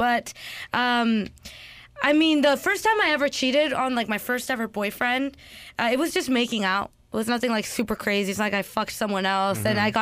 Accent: California, United States; Because I'm from the Bay. When we dance, we really dance.

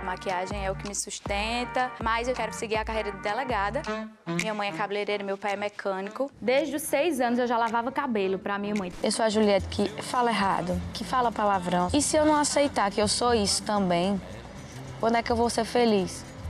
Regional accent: Campina Grande, Paraíba, Brazil; Sou natural de Campina Grande, na Paraíba. Eu cresci numa comunidade.

